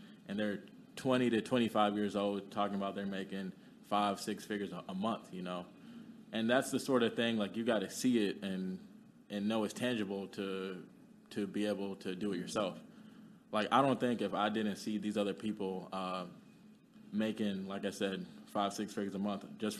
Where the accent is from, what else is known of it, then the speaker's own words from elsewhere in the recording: Kenya; I'm from Kenya.